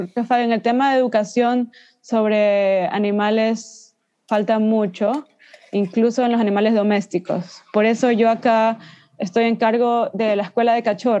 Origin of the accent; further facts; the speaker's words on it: Guayaquil, Guayas, Ecuador; moved away as an adult; now in Australia; Yo soy de Guayaquil, 100% Guayaca.